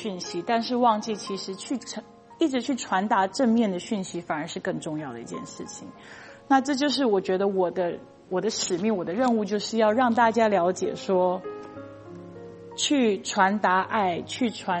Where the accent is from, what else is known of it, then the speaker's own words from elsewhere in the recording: Taiwan; 然后我来自台湾